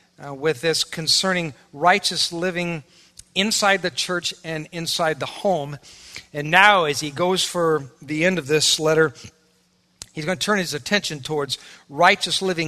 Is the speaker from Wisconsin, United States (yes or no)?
yes; Wisconsin, United States; We're from Wisconsin, man. We're a bunch of rebels out here and carrying guns, and you ain't telling us to do nothing.